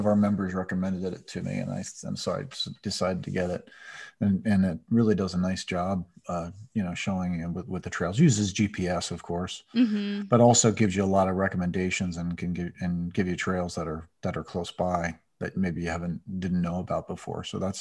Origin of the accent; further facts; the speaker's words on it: Pennsylvania, United States; We were pretty standard central Pennsylvania, and that was, you know, take your week and go to the shore.